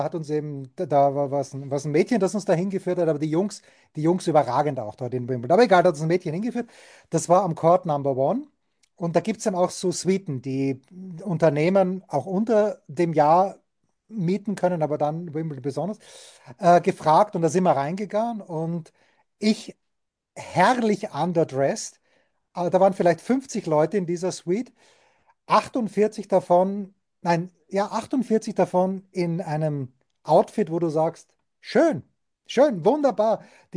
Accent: Austria; Und ich bin da groß geworden in Österreich.

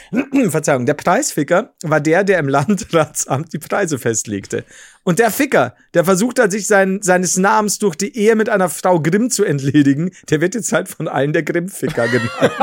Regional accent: Saxony, Germany; Bei uns im Erzgebirge, wo ich aufgewachsen bin, in meinem Dorf gibt es ewig viele

